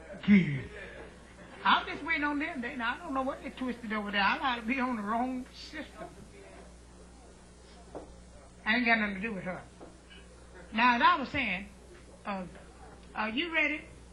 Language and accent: English; Montgomery, Alabama, United States; I'm from Alabama. A lot of people want to know, say … where you from? I say, I'm from everywhere but here. But I was born, bred, and halfway raised in Alabama. Montgomery, they call it.